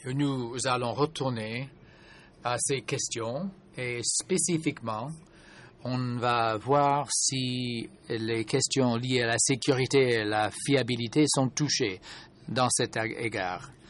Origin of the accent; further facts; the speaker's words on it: Senegal; je viens du Sénégal